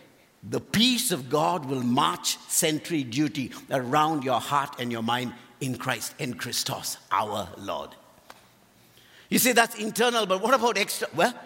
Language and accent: English; India; I'm from India, and for years, India was protected.